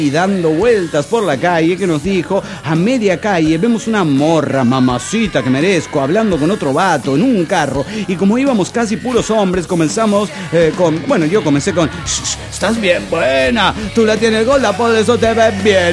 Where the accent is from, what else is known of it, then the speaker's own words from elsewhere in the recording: Hermosillo, Sonora, Mexico; de Hermosillo, Sonora, México.